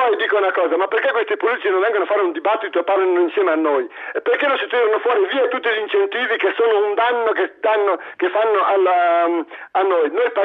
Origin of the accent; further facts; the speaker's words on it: Veneto, Italy; Ma non è che diciamo una bugia, io sono del Veneto. Costa la metà l'immondizia da noi